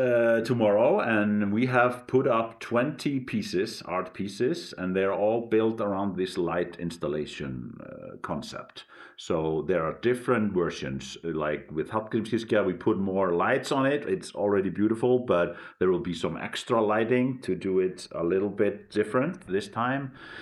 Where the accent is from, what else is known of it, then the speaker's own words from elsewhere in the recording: Westfjords, Iceland; now in Reykjavik, Iceland; I'm actually come from the Westfjords